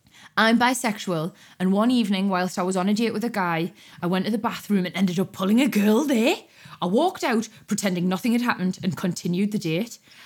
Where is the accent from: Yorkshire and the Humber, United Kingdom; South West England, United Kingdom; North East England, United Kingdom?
North East England, United Kingdom; accent: Geordie; because I'm fast anyway, because I'm Geordie.